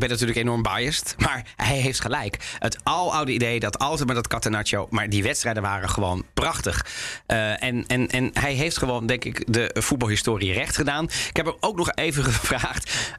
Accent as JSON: {"language": "Dutch", "country": "Italy", "said": "En je bent bevoorrecht als Italiaan."}